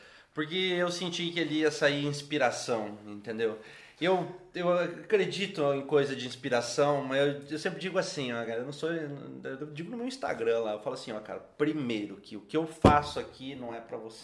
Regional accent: Dois Vizinhos, Paraná, Brazil; born there; Eu sou nascido no sudoeste do Paraná, nasci em Dois Vizinhos, uma cidade que eu amo, né?

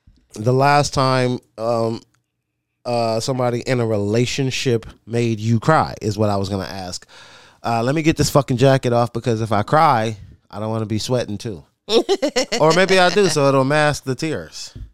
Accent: England, United Kingdom; I'm saying I'm English, so I didn't know what the fuck he was saying.

